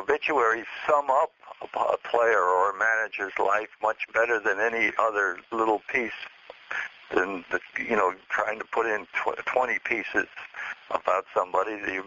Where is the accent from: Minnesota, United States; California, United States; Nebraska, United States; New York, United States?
New York, United States; Brooklyn; I grew up in Brooklyn, and everybody assumes I was a Dodger fan